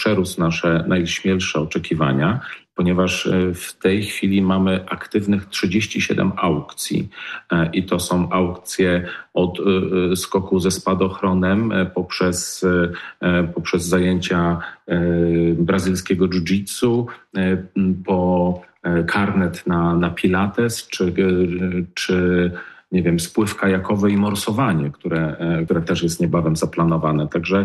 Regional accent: Jarocin, Greater Poland Voivodeship, Poland; Zresztą pochodzę z Jarocina

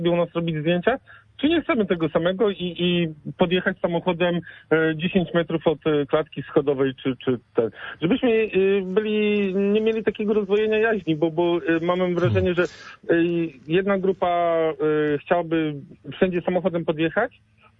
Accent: Poznań, Greater Poland Voivodeship, Poland; my jako poznaniacy jesteśmy zasobni, lubimy podróżować, jeździć po Europie, po świecie

